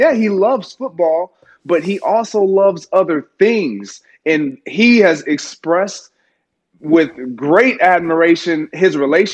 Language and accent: English; Michigan, United States; I'm like, I'm from Michigan. Hey, I was a Lions fan growing up.